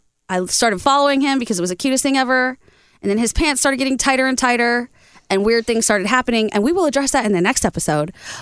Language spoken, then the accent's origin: English; Boston, Massachusetts, United States; also born or lived in Ohio; I was a kid when I was in Ohio. I grew up in Boston because I had to.